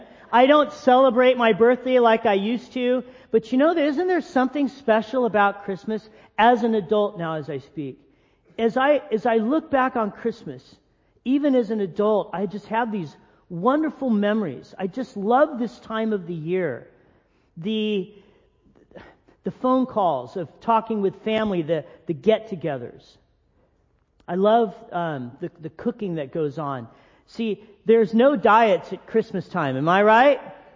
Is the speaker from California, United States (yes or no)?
yes; Big Bear, California, United States; I grew up in Big Bear. I grew up in the snow. I had lots of white Christmases